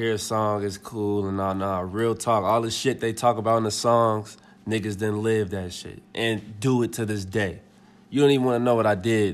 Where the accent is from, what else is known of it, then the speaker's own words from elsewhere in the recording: Chicago, Illinois, United States; You know, so growing up in Chicago is lit. That's all I got to say, man. It's super lit.